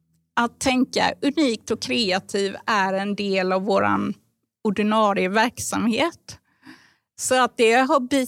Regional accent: Gothenburg, Västra Götaland County, Sweden; Jag kommer ju ursprungligen från Göteborg, så att jag har ju fått lärt mig en del under resans gång.

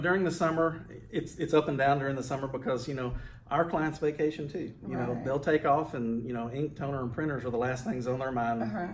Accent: Humble, Texas, United States; I've been in the print imaging industry for about 27 years. I live here locally. I was born and raised in the Humble, Texas area.

